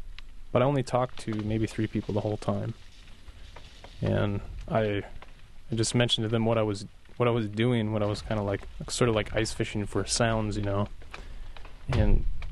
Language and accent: English; Washburn, Wisconsin, United States; born or raised there